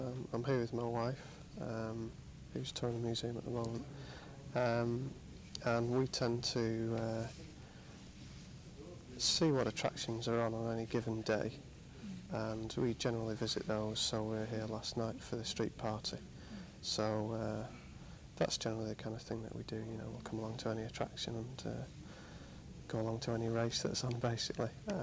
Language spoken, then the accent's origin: English; Manchester, North West England, United Kingdom; now in Greenfield, United Kingdom; and I come from Manchester. I'm living in Greenfield at the moment, which is close to Saddleworth.